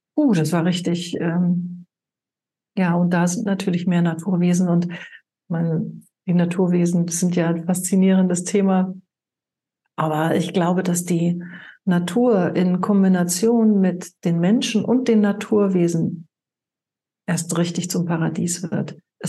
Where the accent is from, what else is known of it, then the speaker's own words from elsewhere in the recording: North Rhine-Westphalia, Germany; Ich komme ja aus Nordrhein-Westfalen, da bin ich gebürtig.